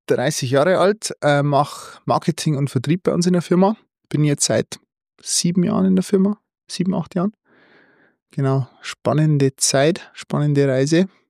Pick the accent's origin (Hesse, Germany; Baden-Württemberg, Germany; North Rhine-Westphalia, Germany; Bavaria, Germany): Bavaria, Germany; now in Regensburg, Germany; Ich komme tatsächlich aus dem Bayerischen Wald und kam dann über Studium, das Praktikum, dann hierher und habe mich eigentlich relativ schnell in die Stadt verliebt.